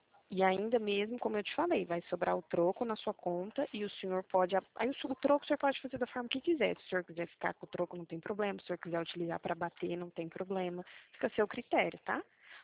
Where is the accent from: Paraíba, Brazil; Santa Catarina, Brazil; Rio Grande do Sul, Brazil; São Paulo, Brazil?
São Paulo, Brazil; Presidente Prudente; eu sou de Presidente Prudente, aqui no interior de São Paulo, né? Bem próximo.